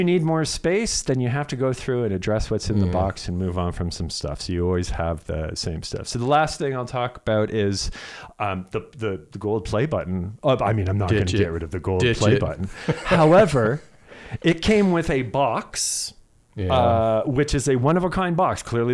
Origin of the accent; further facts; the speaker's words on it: Canada; Well, I'm Canadian and whatnot.